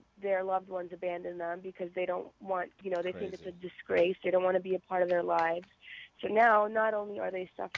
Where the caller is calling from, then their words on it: Buffalo, New York, United States; I'm calling from Buffalo, New York.